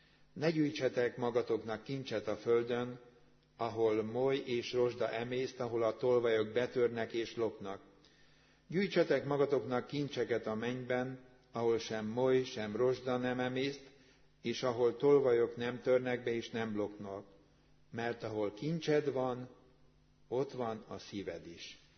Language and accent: Hungarian; Rakaca, Borsod-Abaúj-Zemplén, Hungary; born there; a püspök úr szülőfalumban szentelt rakacán